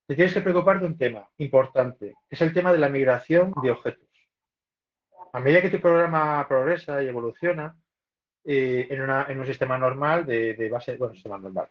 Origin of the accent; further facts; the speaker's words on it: Spain; soy un tío español que no se sabe quién soy y esas cosas